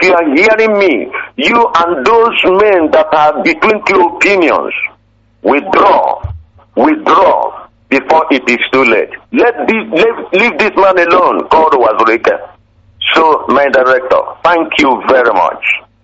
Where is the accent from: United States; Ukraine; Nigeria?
Nigeria; Umudraho; now in Aba, Nigeria; I'm calling you from Aba. I'm a native of Umudraho, Eziama, in Akazu.